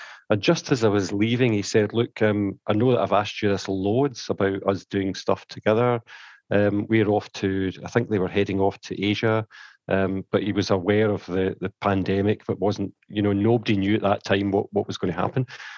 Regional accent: Glasgow, Scotland, United Kingdom; So when they played my hometown in Glasgow, I just didn't get the chance to meet him, of course.

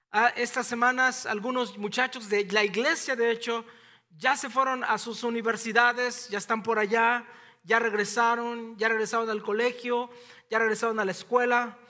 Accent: Mexico; Y así como todo buen padre, yo que soy mexicano, así me dan ganas de voltearle uno, pero no se lo volteo.

